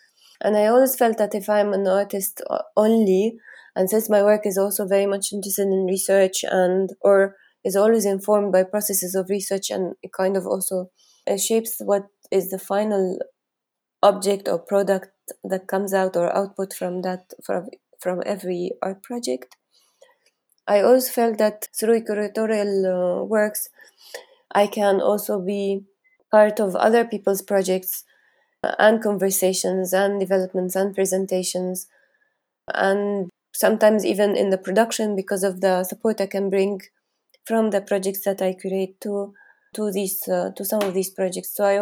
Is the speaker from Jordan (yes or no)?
yes; Jordan; I felt I come from Jordan